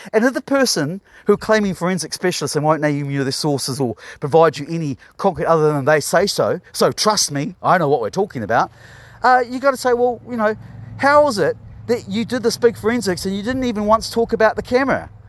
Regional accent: Christchurch, Canterbury, New Zealand; I'm from Christchurch. I know my city. I know some of these people, and have known them for years.

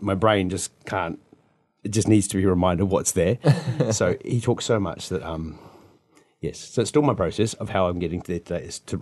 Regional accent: Taumarunui, Manawatū-Whanganui, New Zealand; also born or lived in Christchurch; now in Melbourne, Australia; No, I'm originally from Tomaranui

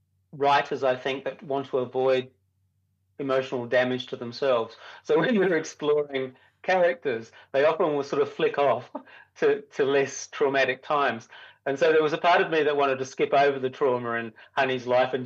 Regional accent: Adelaide, South Australia, Australia; moved away as an adult; now in New Zealand; I come from Adelaide originally, although I've spent more of my adult life in New Zealand, it has to be said, than I did in Australia. But I come from Adelaide originally, which is the driest state in the driest continent in the world.

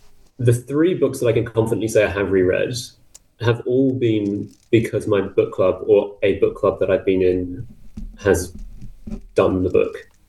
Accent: New Zealand; born there; And I'm a Kiwi by birth.

